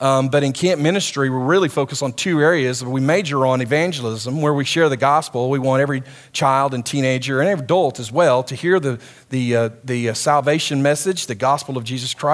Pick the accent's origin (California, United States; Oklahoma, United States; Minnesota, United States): Oklahoma, United States; Duncan; dad was in the Army in Vietnam, stationed in Fort Sill, met my mom in Sulphur. So I'm an Okie boy, born and raised in Duncan.